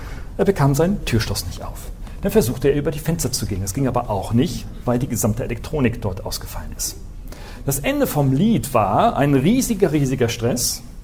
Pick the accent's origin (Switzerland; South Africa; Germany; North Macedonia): Germany; Northern Germany; Ich bin ein Norddeutscher